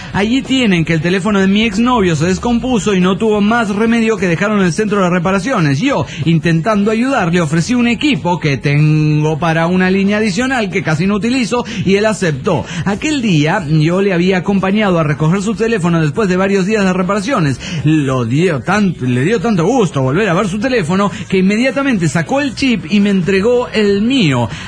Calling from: Mexico City, Mexico; de Distracciones del DF mexicano.

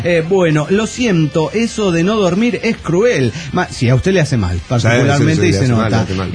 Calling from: San Luis Potosí, Mexico; de San Luis Potosí.

